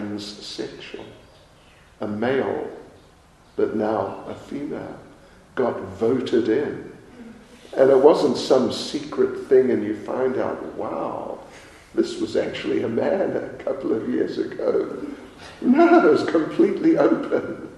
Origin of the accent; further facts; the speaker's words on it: New Zealand; look, you know, I'm from New Zealand.